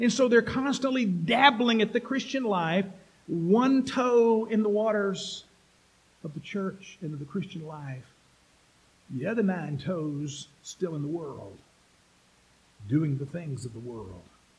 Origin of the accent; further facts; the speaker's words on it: Alabama, United States; Now, as a boy growing up in Alabama, we didn't swim in pools. We swam in the Alabama River